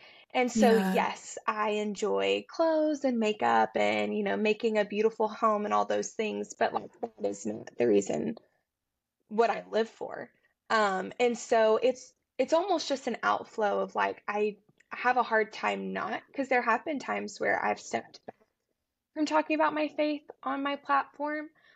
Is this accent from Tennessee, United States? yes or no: yes; Tennessee, United States; And we just moved back to Tennessee. So I'm from Tennessee.